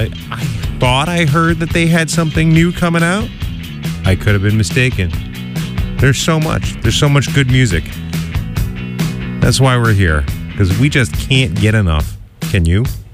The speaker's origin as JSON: {"language": "English", "region": "New Jersey", "country": "United States", "said": "we heard from the … from back in my home state of New Jersey"}